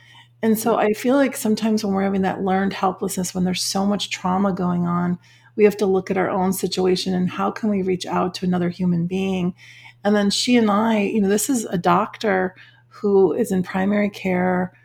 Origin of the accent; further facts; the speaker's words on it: Midwest, United States; I grew up in the Midwest. I live in Southern Cal.